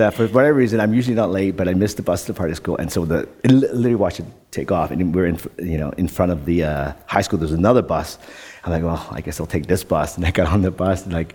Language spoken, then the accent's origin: English; Netherlands; now in Canada; When I grew up in Holland, we had two TV stations, and the program didn't start until 10 o'clock or 9 o'clock or something in the morning. And it was only on Saturdays. So when I arrived in Canada